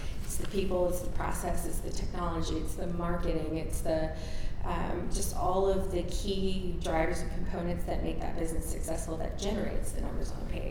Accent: Chicago, Illinois, United States; I'm originally from Chicago and started my career at Arthur Andersen doing consulting and audit and advisory work.

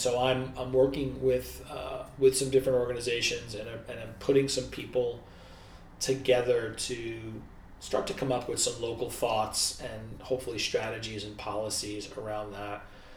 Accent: New York City, New York, United States; moved away as an adult; now in Orlando, United States; So I moved here from New York City. I grew up in New York City.

